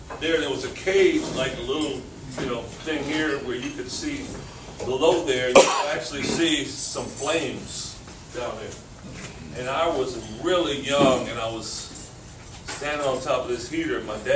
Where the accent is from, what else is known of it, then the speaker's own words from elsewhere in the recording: Compton, California, United States; Growing up in Compton, you had the UCLA Bruins, who started winning championships in 1964, 65, right in there.